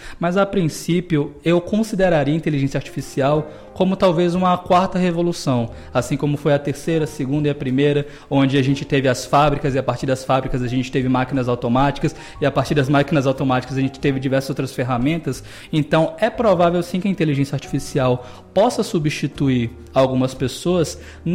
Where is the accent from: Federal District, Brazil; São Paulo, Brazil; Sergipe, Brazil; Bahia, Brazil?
Bahia, Brazil; Salvador; also born or lived in Rio de Janeiro; now in Vitória da Conquista, Brazil; eu não sou daqui, tá? Mas eu considero a Vitória da Conquista minha terra. Eu sou de Salvador, morei muito tempo em Salvador, muito tempo no Rio de Janeiro